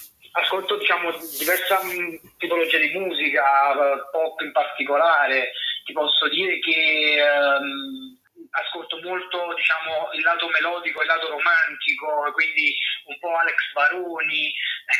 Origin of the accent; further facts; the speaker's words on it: Casoria, Campania, Italy; io ne ho 40 tondi tondi e arrivo dalla provincia di Napoli, un paese che si chiama Casoria.